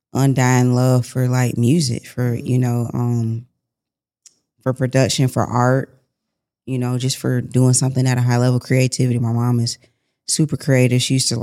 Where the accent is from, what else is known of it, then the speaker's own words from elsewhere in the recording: Atlanta, Georgia, United States; I grew up in Atlanta.